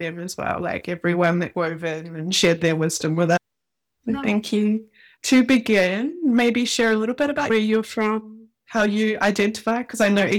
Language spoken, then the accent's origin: English; Feilding, Manawatū-Whanganui, New Zealand; I'm from Fielding, so like the middle of the North Island, so I hadn't spent as much time up north.